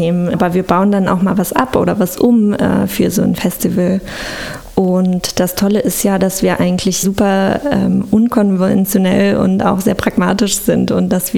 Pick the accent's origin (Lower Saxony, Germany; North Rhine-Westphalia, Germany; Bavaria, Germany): North Rhine-Westphalia, Germany; Düsseldorf; also born or lived in Duisburg; ich bin in Duisburg geboren, aber nur durch Zufall. Ich bin in Düsseldorf aufgewachsen. Meine Eltern wollten nur in dieses Krankenhaus fahren in Duisburg. Also ich bin eigentlich schon, man könnte auch sagen, ich wäre in Düsseldorf geboren.